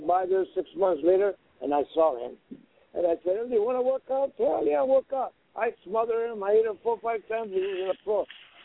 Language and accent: English; Los Angeles, California, United States; Well, don't forget, I was a Chican from East L.A. I was a crazy local guy, you know, and I was a boxer.